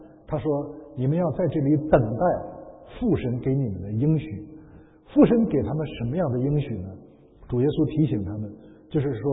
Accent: Tianjin, China; 比如说北京附近，那我是在天津，那旁边有河北，有山东，这都是离北京很近的地方

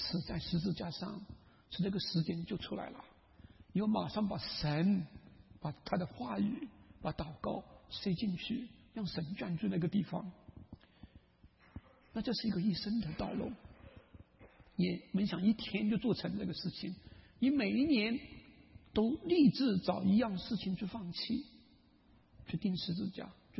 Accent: China; 你知道我们中国人有个故事叫这个头悬梁锥刺股

